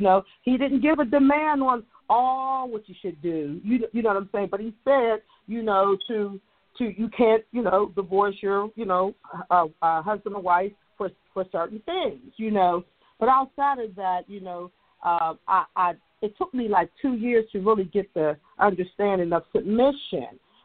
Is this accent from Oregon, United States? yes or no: no; Atlanta, Georgia, United States; I'm from Atlanta, Georgia, and I thank you all for having this program today.